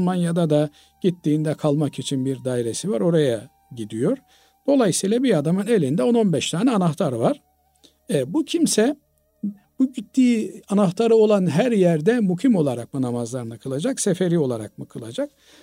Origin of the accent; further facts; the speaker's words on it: Bulgaria; moved away as an adult; now in Istanbul, Turkey; annem babam benim Bulgaristan'da orada yaşıyorlar. Ben de orada doğdum, büyüdüm. Sonra İstanbul'a geldim, tahsilimi İstanbul'da yaptım. Burada evlendim, çoluk çocuğum, işim gücüm burada.